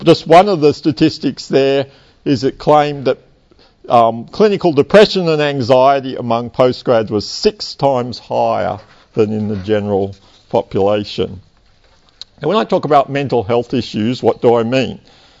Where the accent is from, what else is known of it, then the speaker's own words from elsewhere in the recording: Canberra, Australian Capital Territory, Australia; I grew up in Canberra. I was an undergraduate at ANU